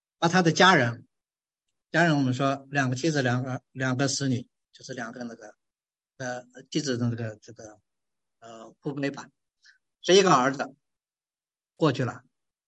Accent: Shanxi, China; accent: Shanxi; 当然我们这个尤其我这山西口音念这个念的不是那么邪了

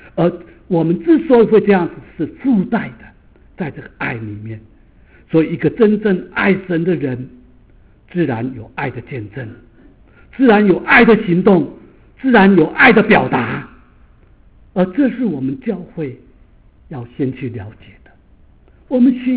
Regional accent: Taiwan; 因为我会台语，我从台湾来

